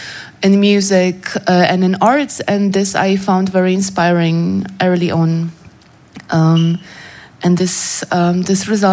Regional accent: Poland; English is a second language; since I was growing up in Poland, and there was early on

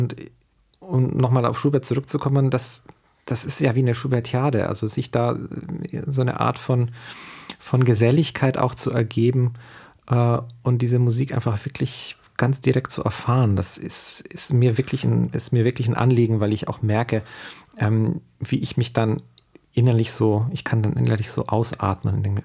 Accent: Neubeuern, Bavaria, Germany; im Süden von Deutschland in Neubeuern, das ist da, wo ich groß geworden bin.

